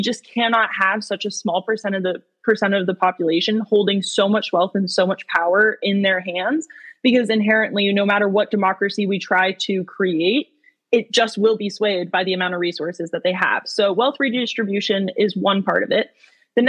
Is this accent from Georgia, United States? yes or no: yes; Georgia, United States; again, I'm from Georgia, so seeing their reaction in Cop City has been really eye-opening for me personally